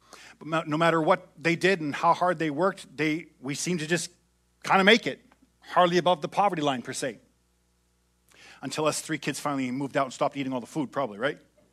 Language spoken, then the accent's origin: English; Prince Edward Island, Canada; born there; And I was born in Prince Edward Island. I'm a spudhead, by the way, PEI, into a family that didn't have a whole lot.